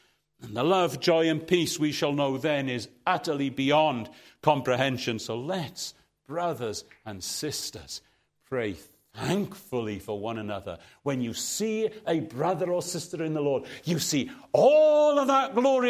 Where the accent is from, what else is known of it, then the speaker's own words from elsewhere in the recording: Aberdare, Wales, United Kingdom; Caradog was from Aberdare, my hometown. I can take you to see his grave.